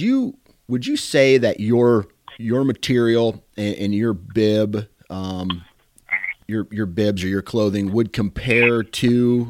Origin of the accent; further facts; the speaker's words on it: Iowa, United States; you live in the Northeast and I'm from Iowa here